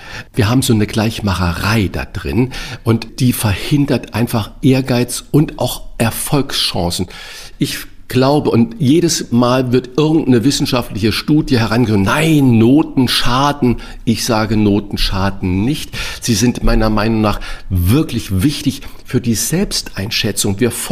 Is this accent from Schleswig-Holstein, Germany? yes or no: no; St. Ingbert, Saarland, Germany; Das heißt, was ist in kleinem St. Ingbert, wo ich herkomme, im Saarland?